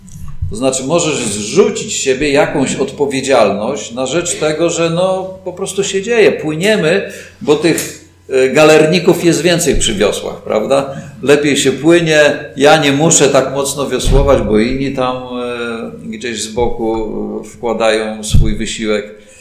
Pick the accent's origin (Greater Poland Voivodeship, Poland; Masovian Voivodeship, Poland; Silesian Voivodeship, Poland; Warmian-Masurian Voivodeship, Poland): Warmian-Masurian Voivodeship, Poland; Giżycko; sam pochodzę z Giżycka